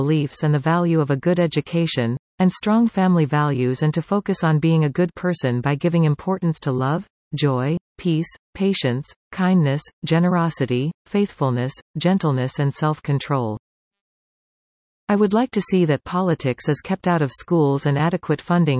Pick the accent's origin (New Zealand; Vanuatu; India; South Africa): India; now in Canada; I am an immigrant from India and have been in Canada for 22 years. I belong to the Anglo-Indian community